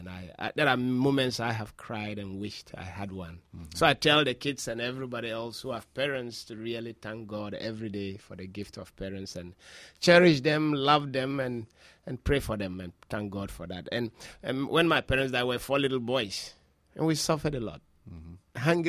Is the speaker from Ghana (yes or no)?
yes; north, Ghana; I come from just one of those small little villages in Ghana, in the way up north and the middle of nowhere. Now, growing up in a little village, I grew up in a village where I've never seen electricity while growing up as a child in that village.